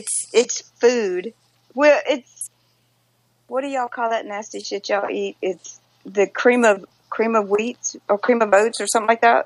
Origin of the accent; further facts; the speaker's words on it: Petal, Mississippi, United States; Is raised in Petrel, Mississippi. And I live real close to Memphis right now.